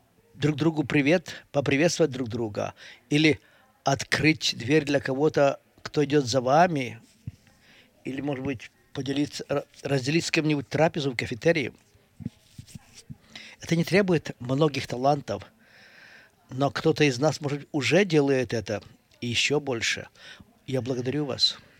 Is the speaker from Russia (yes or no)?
no; Australia; also born or lived in Calgary; Как вы поняли, я вырос в Австралии, и я практически ничего не знал о снеге.